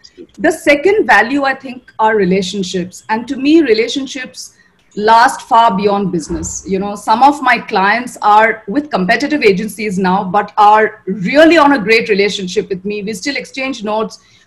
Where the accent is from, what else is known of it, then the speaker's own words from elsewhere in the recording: Assam, India; English is a second language; I'm from Assam.